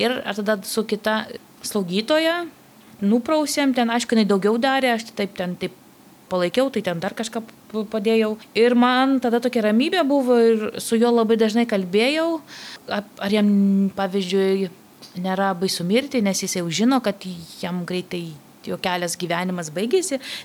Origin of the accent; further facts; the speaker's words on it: Vilnius, Vilnius County, Lithuania; Aš esu Vilnietė